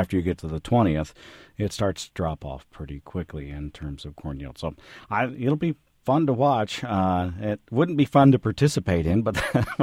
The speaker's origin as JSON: {"language": "English", "town": "Elkhart", "region": "Illinois", "country": "United States", "tie": "born or raised there", "said": "Elkhart, which is my hometown in Illinois"}